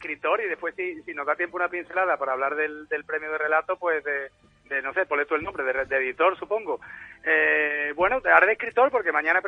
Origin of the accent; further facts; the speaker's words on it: Seville, Andalusia, Spain; creo que soy el único sevillano que estuvo en el Palacio de la Revolución en aquella.